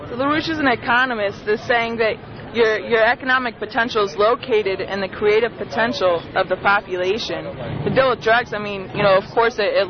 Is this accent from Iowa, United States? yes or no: no; Oakland, California, United States; Yeah, we're from Oakland, yeah.